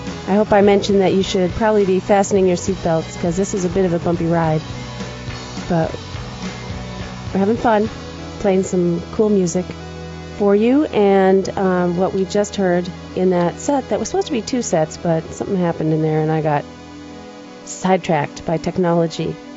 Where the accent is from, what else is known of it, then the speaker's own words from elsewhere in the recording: Cleveland, Ohio, United States; So, did I tell you that I'm from Cleveland originally?